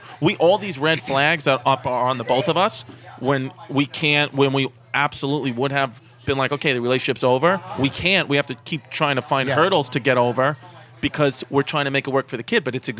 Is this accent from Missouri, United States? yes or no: no; New York, United States; But like my dad lived on Staten Island and I grew up in Queens, Brooklyn.